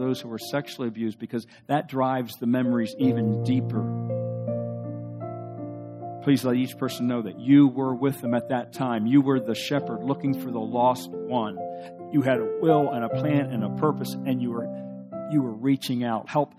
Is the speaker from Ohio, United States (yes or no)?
yes; Ohio, United States; and I remember we're from Ohio, and this is down in Florida, and I like Ohio in the wintertime